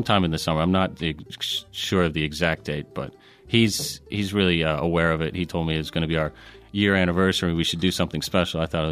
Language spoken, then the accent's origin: English; Pittsburgh, Pennsylvania, United States; I grew up in Pittsburgh, but moved around a lot as a child.